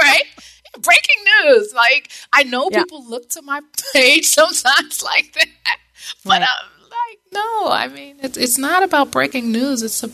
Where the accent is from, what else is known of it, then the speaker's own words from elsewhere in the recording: New York, United States; now in South Florida, United States; But the funny thing is I grew up in New York. And for the most part, Dominicans and Puerto Ricans, and we all just get along.